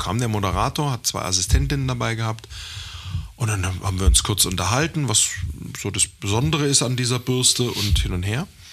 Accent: Germany; Hey, geil, ich komme aus Deutschland, soll ich dir irgendwas mitbringen?

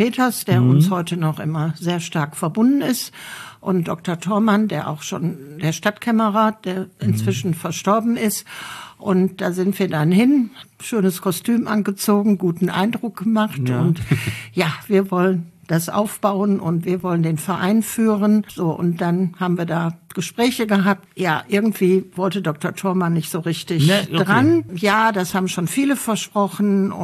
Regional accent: Bottrop, North Rhine-Westphalia, Germany; Ich bin Bottroperin, bin auch in Bottrop aufgewachsen, ja.

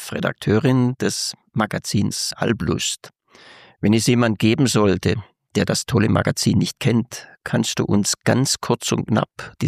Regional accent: Baden-Württemberg, Germany; born there; Ja, und ich bin wirklich geborener Elbler, auf 800 Meter Höhe geboren, auf einem kleinen Heubergdorf, auf dem Badischen Heuberg, das heißt rechts der Donau, was auch noch zur Schwäbischen Alb gehört, und wir haben uns immer als Elbler gefühlt.

